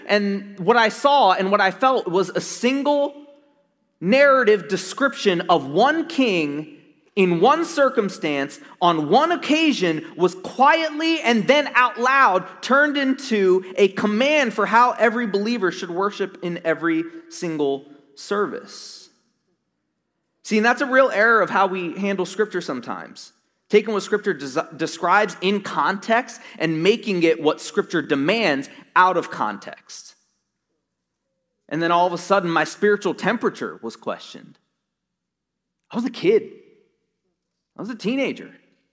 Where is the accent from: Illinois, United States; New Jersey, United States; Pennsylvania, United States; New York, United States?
New Jersey, United States; even though I'm born and raised in South Jersey, it wasn't on the Garden State Parkway.